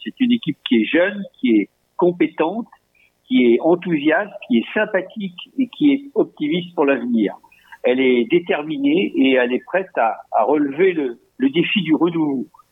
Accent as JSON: {"language": "French", "town": "Saintes", "region": "Nouvelle-Aquitaine", "country": "France", "tie": "born there", "said": "Je suis né à Sainte. J'ai 3 générations de ma famille et de ma belle-famille qui sont saintaises."}